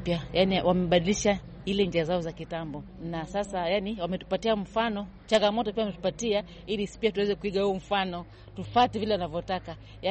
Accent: Mombasa, Mombasa County, Kenya; natokea mtaa Magongo.

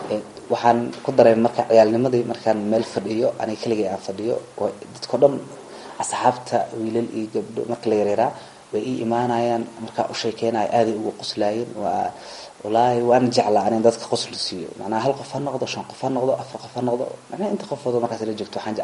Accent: Mogadishu, Banaadir, Somalia; waxaan ku dhashay Soomaaliya gaar ahaan magaalada Muqdisho degmada Yaqsi isla meeshaasaa kusoo barbaaray

